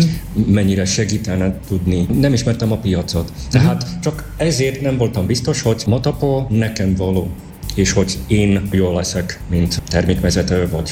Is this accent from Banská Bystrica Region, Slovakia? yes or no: no; Košice, Košice Region, Slovakia; born there; Hungarian is a second language; Én eredeti Szlovákiában vagyok, Kassán születtem, és annak köszönhetően még értem egészen jól magyarul, de már kifejezni magam egy picit nehezebb